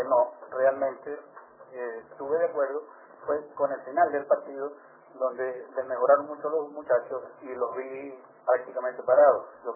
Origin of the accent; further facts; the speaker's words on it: Venezuela; Nosotros como venezolanos pensamos todo lo contrario